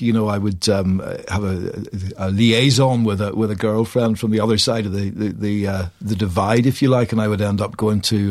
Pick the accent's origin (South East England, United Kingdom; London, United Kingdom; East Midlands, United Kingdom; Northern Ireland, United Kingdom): Northern Ireland, United Kingdom; Larne; Well, I'm from a town called Larne on the east coast of Northern Ireland.